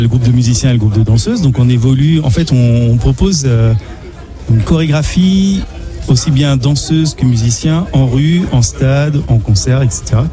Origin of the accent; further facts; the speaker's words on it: Saint-Fulgent, Pays de la Loire, France; Saint-Fulgent en Vendée.